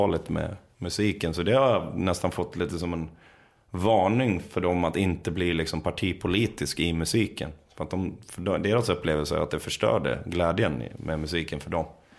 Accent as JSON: {"language": "Swedish", "region": "Dalarna County", "country": "Sweden", "tie": "born or raised there", "said": "vi växte upp en bit utanför Borlänge. Det är jävligt fint där ute där jag växte upp. Det är nära Roma Alpin och det här."}